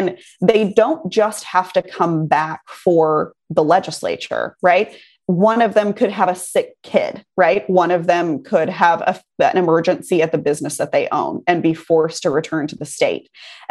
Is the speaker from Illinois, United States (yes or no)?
no; Texas, United States; I grew up in Texas. I love this state. I live here now. I own a house here. I'm going to live here for the rest of my life. Like, I'm Texas through and through.